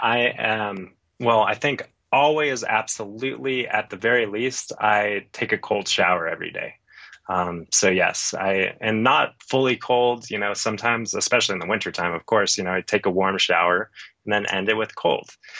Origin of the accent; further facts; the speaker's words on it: Phoenix, Arizona, United States; now in Colorado, United States; Luckily in Colorado, we've got a bunch of cold rivers and I grew up in Phoenix where the cold water in the summer was like 80 degrees or something.